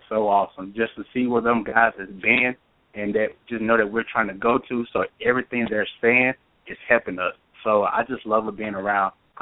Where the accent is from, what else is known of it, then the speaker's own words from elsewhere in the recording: Stamps, Arkansas, United States; Stamps, Arkansas, it's a very small town where I grew up at. At the max, we have maybe 1,500 people. So in my community, everyone knew everyone, basically.